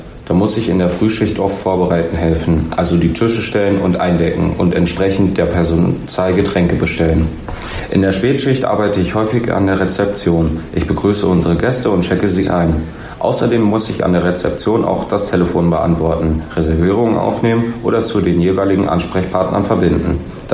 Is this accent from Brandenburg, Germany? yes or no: no; Hesse, Germany; 19 Jahre alt, ich komme aus Mittelhessen.